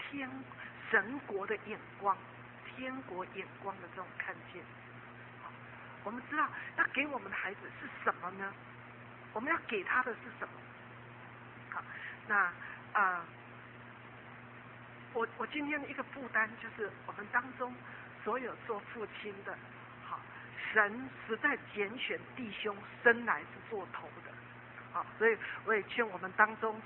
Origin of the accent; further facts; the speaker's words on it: Taiwan; 就像我们从小在台湾读书一样